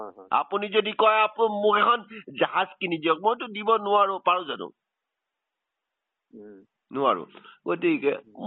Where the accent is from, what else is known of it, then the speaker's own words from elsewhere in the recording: Jaji, Assam, India; আমাৰ ঘৰ জাজিত আছিলে, এই ডুমৰ দলং ফিল্ডৰ ওচৰ জাজি, এইখন জাজি নহয় সিখন জাজি।